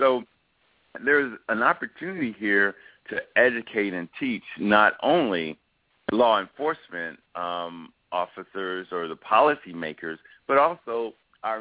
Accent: the South, United States; I grew up in the South. I've always been big and black.

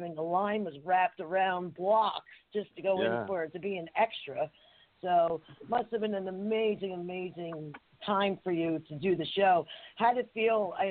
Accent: Harrison, New Jersey, United States; I grew up in the Harrison area, so you guys did a lot of filming in Kearney and Newark and all that.

